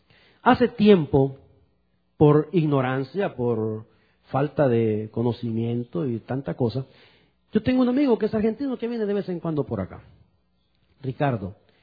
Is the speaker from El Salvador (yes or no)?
yes; El Salvador; Como salvadoreño que soy, ¿verdad?